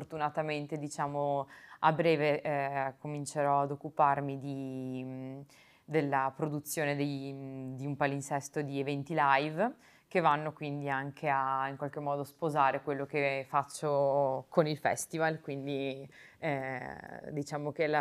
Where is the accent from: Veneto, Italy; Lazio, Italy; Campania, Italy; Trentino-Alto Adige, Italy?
Veneto, Italy; io sono originaria della provincia di Treviso, mi sono formata al liceo artistico di Treviso